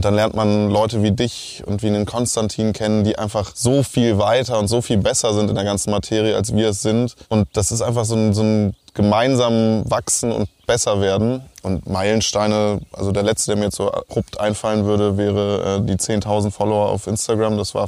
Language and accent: German; Brandenburg, Germany; Ja, ich komme aus Brandenburg.